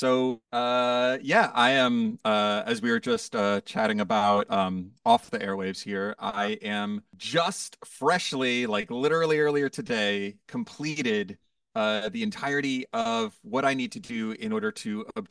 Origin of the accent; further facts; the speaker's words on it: Villanova, Pennsylvania, United States; No, I grew up in a Philadelphia suburb. I'm from just outside Philadelphia. I grew up in the Main Line in a town called Villanova, and it was an affluent suburban upbringing.